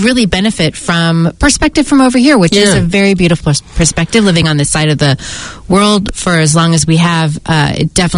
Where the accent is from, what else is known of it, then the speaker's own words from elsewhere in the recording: California, United States; and so I grew up in California and we didn't get a lot of Australian or New Zealand actors.